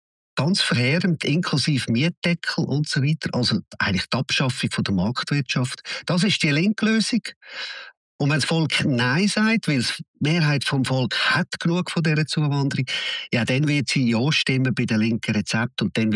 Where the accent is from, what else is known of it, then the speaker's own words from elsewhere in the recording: Switzerland; ich kann das als Schweizer und als Familienvater nicht verantworten